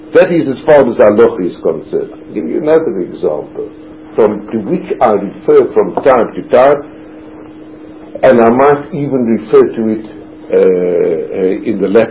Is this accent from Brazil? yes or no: no; South Africa; and I come from South Africa, if you please, which was even further away than California.